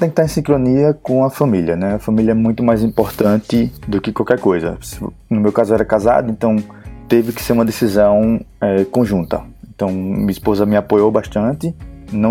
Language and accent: Portuguese; Maceió, Alagoas, Brazil; moved away as an adult; now in Europe; Também sou de Maceió, nascido e crescido, 30 e tal anos morando aí, nesse climazinho tropical de 30 mais, né? Então, nascido e crescido aí.